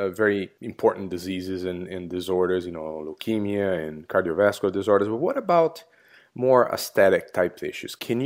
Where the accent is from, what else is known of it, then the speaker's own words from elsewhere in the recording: Brazil; Well, I'm from Brazil, so I know what you're talking about.